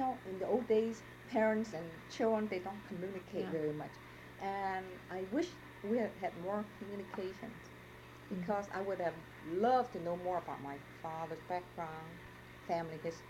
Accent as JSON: {"language": "English", "town": "Los Angeles", "region": "California", "country": "United States", "tie": "born or raised there", "said": "I grew up in Los Angeles, Chinatown."}